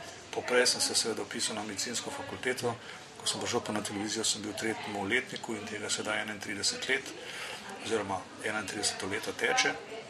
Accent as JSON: {"language": "Slovenian", "town": "Ljubljana", "region": "Central Slovenia", "country": "Slovenia", "tie": "born or raised there", "said": "rodil sem se leta 1955 v Ljubljani, osnovno šolo sem naredil v Ljubljani, v samem središču mesta, v osnovni šoli Majde Vrhovnik."}